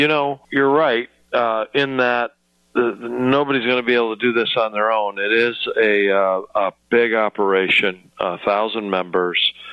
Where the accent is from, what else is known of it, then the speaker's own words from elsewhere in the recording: Midwest, United States; And as you know, I'm from the Midwest, and so even though the blood is thinned a little bit, I'm ready to make the move.